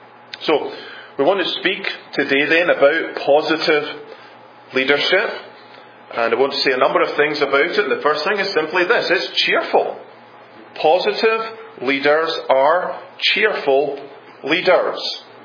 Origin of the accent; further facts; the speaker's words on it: Scotland, United Kingdom; being a Scot